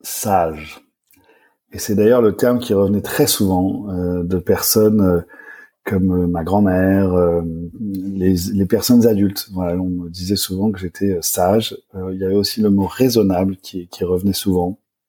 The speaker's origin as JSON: {"language": "French", "town": "Paris", "region": "Île-de-France", "country": "France", "tie": "born or raised there", "said": "J'ai grandi à Paris, dans un milieu assez, comment le qualifier, plutôt conservateur, avec quand même une ouverture d'esprit, dans l'ouest de Paris, j'étais plutôt dans des écoles privées"}